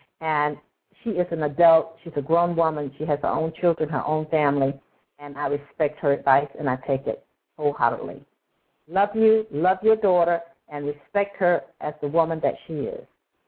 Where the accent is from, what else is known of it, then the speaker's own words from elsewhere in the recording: Winston-Salem, North Carolina, United States; I'm from North Carolina. I'm from Winston-Salem.